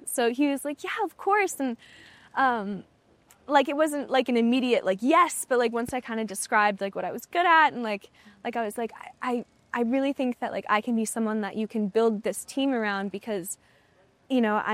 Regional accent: Tennessee, United States; also born or lived in New Mexico; So I grew up for most of my childhood in Tennessee, and then I was born in New Mexico, and then we moved away, and then we moved back for my senior year.

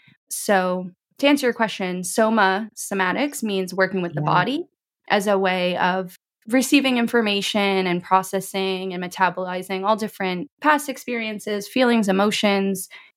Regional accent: Long Beach, New York, United States; I am born and raised in New York. So right now I live in Long Beach. It's on the South Shore of Long Island in New York. This is where I'm originally from.

